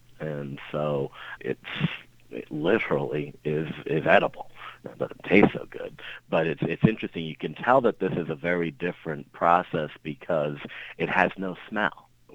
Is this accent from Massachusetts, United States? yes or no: yes; Boston, Massachusetts, United States; accent: Boston; and you can hear my Boston accent here